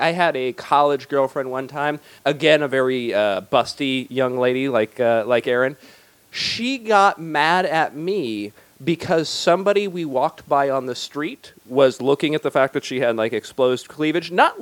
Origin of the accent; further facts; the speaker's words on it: California, United States; But for the most part, if you're growing up in Southern California, we're like, hey.